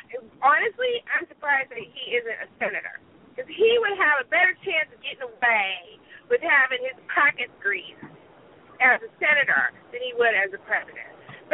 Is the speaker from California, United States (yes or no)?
yes; San Diego, California, United States; I grew up in San Diego. I know that there are.